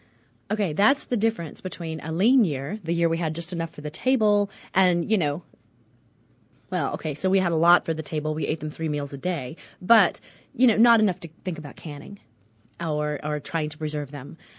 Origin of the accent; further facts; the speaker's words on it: Midwest, United States; we used to plant tomatoes when I grew up in the Midwest.